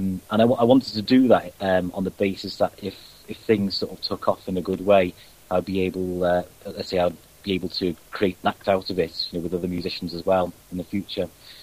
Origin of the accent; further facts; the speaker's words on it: Liverpool, North West England, United Kingdom; I'm actually from the Liverpool area, but at the moment I live just north of Manchester, which is not too far away.